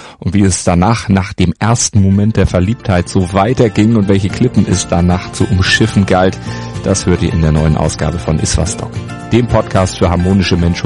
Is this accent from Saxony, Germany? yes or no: no; Hamburg, Germany; ich als Hamburger drücke natürlich die Daumen